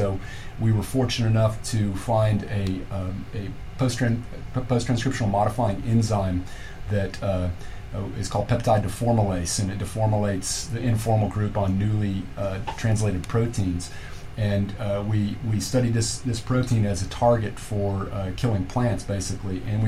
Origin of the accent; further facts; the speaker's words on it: Kentucky, United States; also born or lived in California, United States; And then I moved back to Kentucky. I'm from Kentucky. I moved back to Kentucky in 2000.